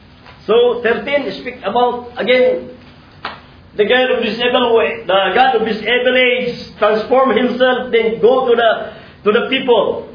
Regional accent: Philippines; Yeah, because sorry, I'm Filipino.

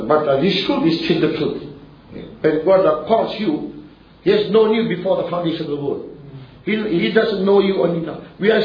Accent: Fiji; Brother Gen, I'm from Fiji, I'm a believer.

